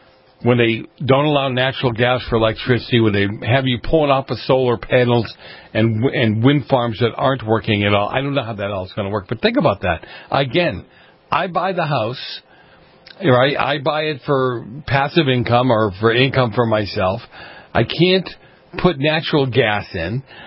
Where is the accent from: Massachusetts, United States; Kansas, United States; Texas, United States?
Massachusetts, United States; Boston; born or raised there